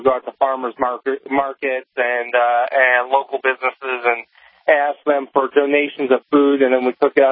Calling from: St. Louis, Missouri, United States; That's right.

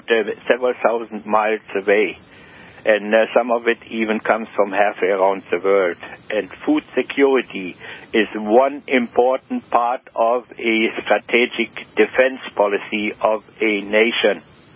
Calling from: New Brunswick, Canada; And I'm calling here from New Brunswick, here in eastern Canada.

